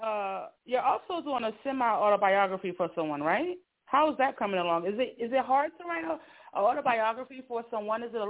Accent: Newark, New Jersey, United States; I am a Newark native, born and raised in Brick City

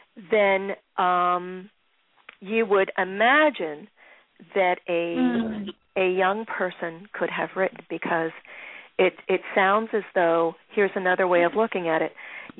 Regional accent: Philadelphia, Pennsylvania, United States; And I know about Grace Kelly because I'm from Philadelphia.

